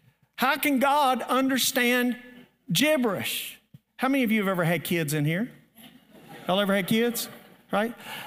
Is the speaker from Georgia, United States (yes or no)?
no; Murfreesboro, Tennessee, United States; I'm from Murfreesboro. I'm a city boy.